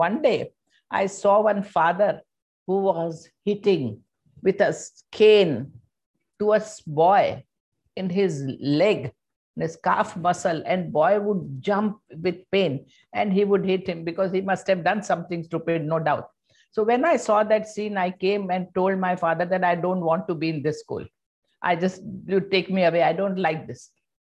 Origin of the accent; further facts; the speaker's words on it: Mumbai, Maharashtra, India; first language Hindi; English is a second language; And my mother tongue was Hindi. We are from Indore. My mother is from Indore. I'm born and brought up in Bombay.